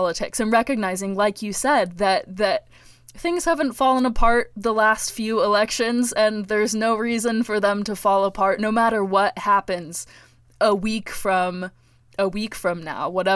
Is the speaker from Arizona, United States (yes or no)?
no; Oregon, United States; now in Wrangell, United States; I am from Oregon, so I actually hadn't ever been to a polling station until I came here because we vote by mail.